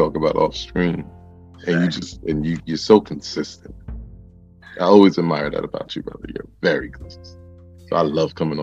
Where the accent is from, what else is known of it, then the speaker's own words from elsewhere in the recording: Brooklyn, New York, United States; also born or lived in Portsmouth, Virginia; I'm from Brooklyn. Now, see, I was born and raised for the most part here, but I did spend a good chunk of time down south, Portsmouth, Vir